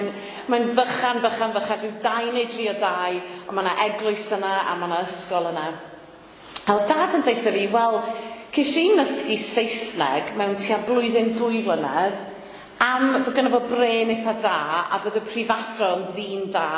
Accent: Llanilar, Wales, United Kingdom; Dwi'n dod yn reiddiol o Lanilar, ger Aberystwyth, cartref Dai Jones.

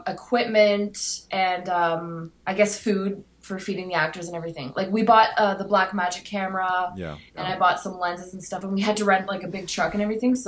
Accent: Canada; I grew up in Canada. I visited Argentina a lot, like as a kid and everything, but I wasn't born or I wasn't raised there.

